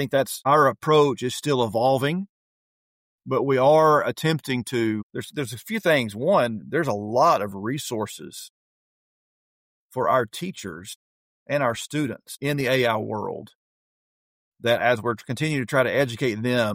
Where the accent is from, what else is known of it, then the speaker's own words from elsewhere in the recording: Knoxville, Tennessee, United States; I grew up in Knoxville. I went to a public elementary school, a public middle school, a public high school.